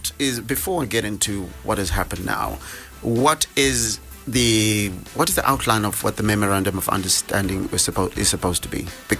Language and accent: English; Bulawayo, Zimbabwe; Bulawayo, my hometown, 106.7.